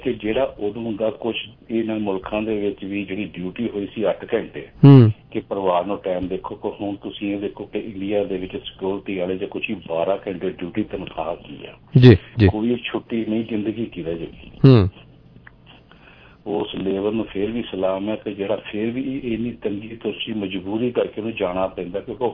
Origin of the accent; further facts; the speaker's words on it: Kartarpur, Punjab, India; ਮੈਂ ਪਿੰਡ ਲੱਗੇ ਕਰਤਾਰਪੁਰ ਤੋਂ ਹਾਂ